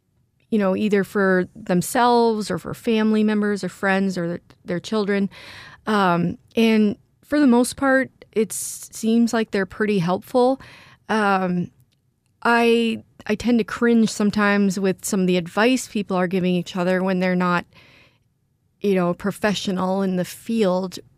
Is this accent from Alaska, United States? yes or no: yes; Alaska, United States; I cannot say enough positive things about growing up in the Nordic community in Alaska.